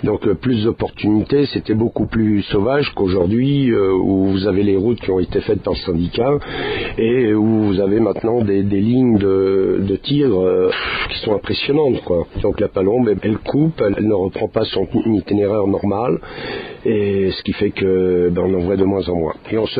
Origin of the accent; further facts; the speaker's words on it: Paris, Île-de-France, France; je viens de Paris, je vis quotidiennement dans les embouteillages